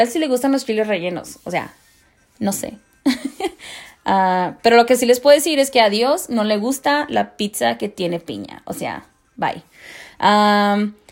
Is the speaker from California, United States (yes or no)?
yes; Los Angeles, California, United States; yo soy de Los Ángeles, ya nací en Los Ángeles y de chiquita, o sea, cuando estaba chica en Los Ángeles no hablaba español